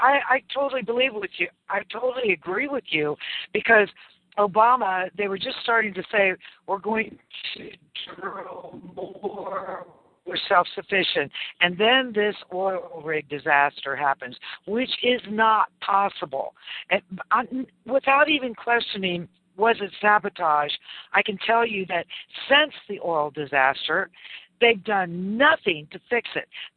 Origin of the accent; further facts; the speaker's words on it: Ohio, United States; I just heard in Ohio, my home state, last year they lost 400,000 jobs.